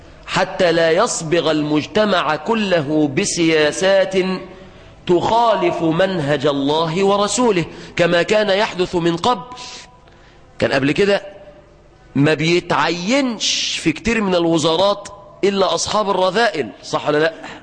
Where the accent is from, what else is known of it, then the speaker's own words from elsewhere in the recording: Egypt; عشان كده أعلى نسبة أمراض بالكلى تجدها عندنا في مصر، صح؟